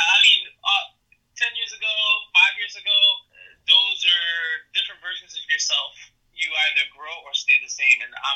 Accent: United States; I'm Puerto Rican, she was Mexican, I was raised here, she was raised there

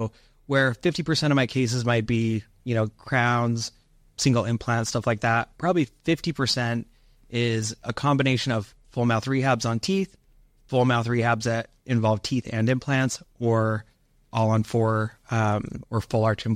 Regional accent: Utah, United States; now in Arizona, United States; I graduated in 2015 and I grew up in Utah and we wanted to be a little bit further west just to be closer to family. So we moved out to Arizona

